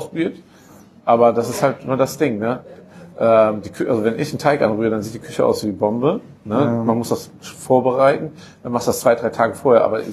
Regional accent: Italy; Und das war als Italiener ziemlich gut, ne?

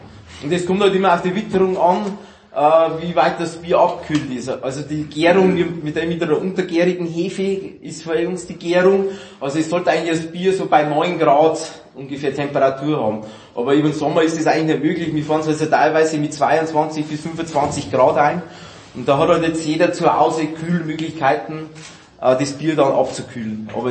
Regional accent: Bavaria, Germany; Und es ist halt bei uns in der Oberpfalz, es sind halt andere Orte nur

